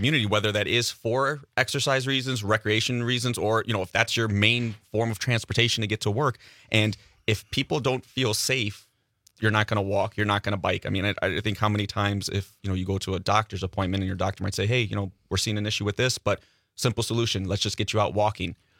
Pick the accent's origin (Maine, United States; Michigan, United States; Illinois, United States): Illinois, United States; Chicago; now in Manitowoc, United States; So I am born and raised. Yes. Born and raised in Chicago. My wife's from the Manitowoc area, and she brought me up here.